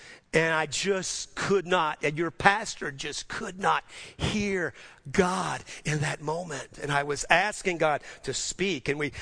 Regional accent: New Orleans, Louisiana, United States; I'm from New Orleans. I still don't know what they are.

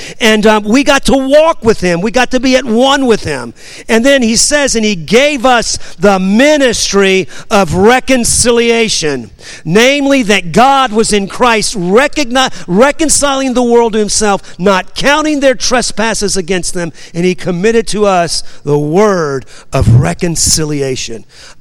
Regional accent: New Orleans, Louisiana, United States; And if you're new to me, I'm from New Orleans, okay?

